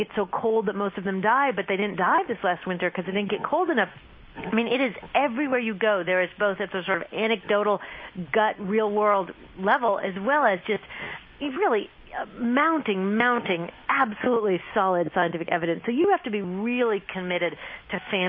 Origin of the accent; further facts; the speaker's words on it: United States; And generally, when I said I was from the United States, generally I was greeted with a really positive warmth.